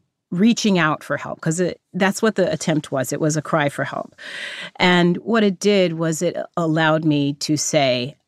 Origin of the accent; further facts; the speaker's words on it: Fresno, California, United States; I was this kid from Fresno, California, who had gotten accepted to Juilliard